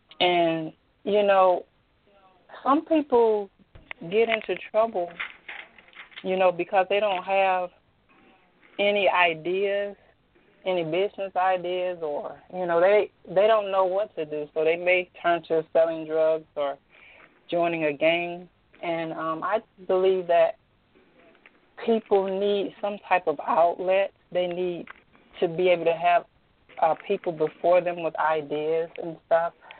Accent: Edenton, Georgia, United States; I'm from Edenton, Georgia. I live in Georgia, in Edenton, Georgia

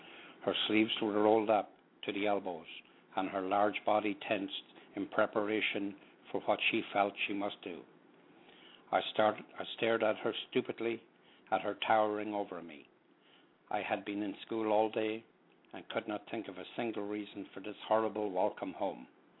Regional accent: Tullamore, County Offaly, Ireland; now in New Jersey, United States; I live in New Jersey in the United States. I'm originally from Tullamore, Ireland.

